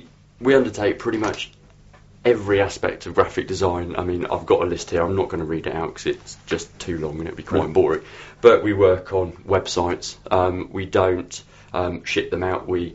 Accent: Derby, East Midlands, United Kingdom; also born or lived in Newcastle; I was at uni in Newcastle. I grew up in Derby, which is why I actually say Bath and Grass properly. That's it. But it is now quite tinged with the southern kind of thing, but I've kept my short A's, I'm pleased to say.

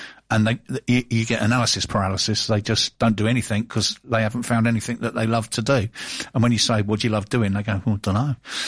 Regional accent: London, United Kingdom; I am a Londoner

